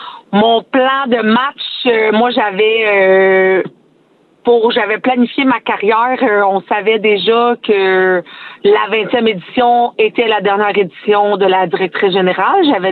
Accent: Saint-Ambroise-de-Kildare, Quebec, Canada; faire un retour aux sources chez moi à Saint-Ambroise-de-Kildare. Donc, je suis vraiment contente de revenir littéralement chez moi, donc sur les terres familiales

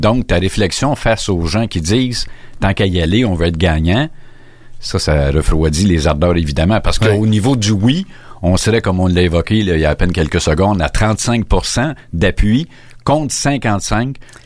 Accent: Quebec, Canada; Et tu parlais de chez nous, dans la Naudière.

